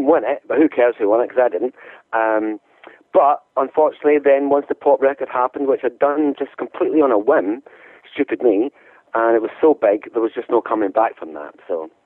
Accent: Scotland, United Kingdom; now in Twickenham, United Kingdom; I'm a Twickenham boy. Believe, I know I don't sound like one, but like Jim, I'm a Scot.

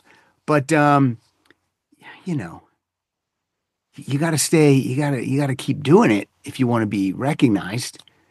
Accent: Altoona, Pennsylvania, United States; My hometown paper eventually did do an article on me, the Altoona Mirror.

